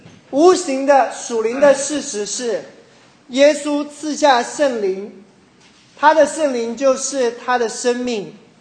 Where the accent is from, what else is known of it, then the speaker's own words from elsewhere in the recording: China; 我是中国人，我不能这样子啊